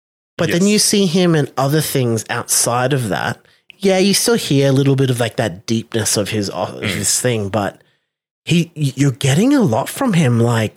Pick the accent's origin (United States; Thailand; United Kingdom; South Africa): Thailand; I'm from Thailand.